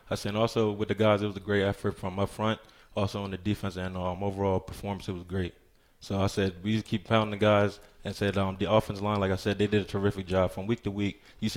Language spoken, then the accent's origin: English; Maryland, United States; I say, born and raised on the Eastern Shore of Maryland. It's pretty close to kind of people, if you've heard of Ocean City, Maryland.